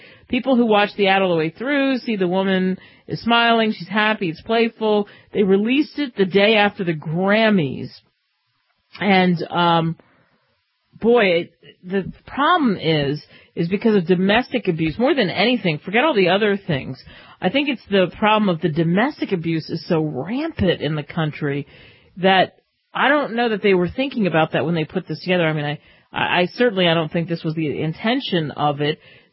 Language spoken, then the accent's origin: English; Philadelphia, Pennsylvania, United States; because I grew up in Philadelphia, which is a historic city, the Declaration of Independence as a kid, that was always fascinating to me.